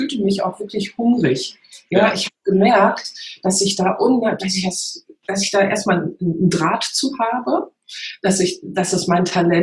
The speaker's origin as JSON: {"language": "German", "region": "North Rhine-Westphalia", "country": "Germany", "said": "ich komme aus der Nähe von Köln und wir haben ja das kölsche Grundgesetz."}